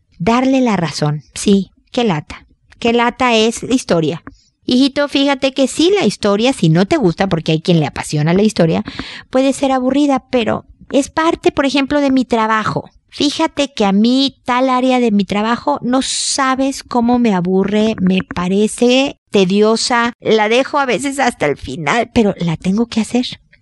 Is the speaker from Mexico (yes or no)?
yes; Mexico; como buenos mexicanos a veces son zanahorias y pepinos con limón y chile en polvo